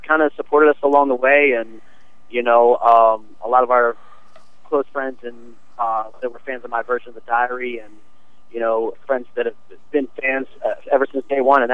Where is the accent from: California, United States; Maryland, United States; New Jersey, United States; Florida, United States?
Maryland, United States; Glen Burnie; We're all from the, I guess, Glen Burnie, Annapolis area, all 4 of us.